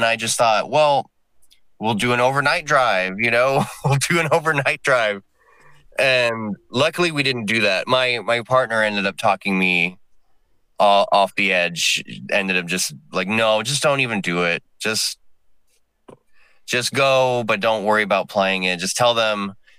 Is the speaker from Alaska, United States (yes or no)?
no; San Antonio, Texas, United States; I'm from San Antonio, where I'm in South Texas, where nothing ever really happens.